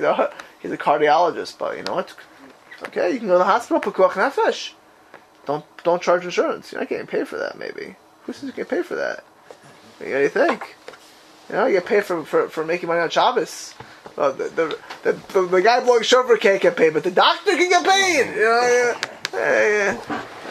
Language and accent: English; Miami Beach, Florida, United States; you know, I grew up in Miami Beach, these guys walked around with beepers all day.